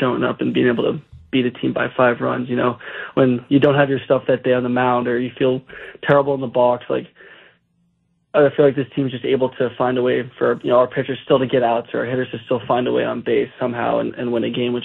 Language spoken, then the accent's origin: English; Massachusetts, United States; I grew up in Massachusetts. Stayed close for college. Went to Boston College